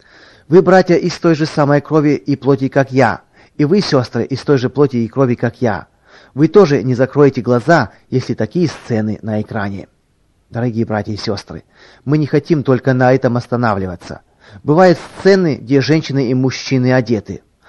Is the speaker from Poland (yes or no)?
yes; Lodz, Łódź Voivodeship, Poland; moved away; Показывали фильм про мой родной город Лодж, в котором я вырос.